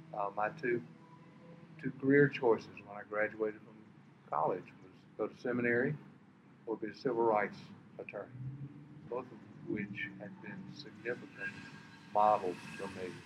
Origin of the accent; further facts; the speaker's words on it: Deep South, United States; Part of growing up in the Deep South was to see both functions of the church.